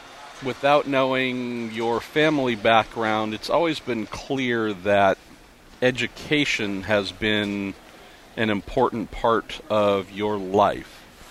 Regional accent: California, United States; He moved to California where I was raised, born and raised, but I was raised by a Southern man. So while I am unquestionably Californian

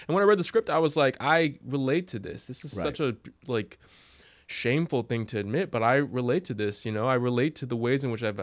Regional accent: Anaheim, California, United States; Like, it was in my hometown in Anaheim, it was mostly Mexican, which was a little bit easier because, you know, brown

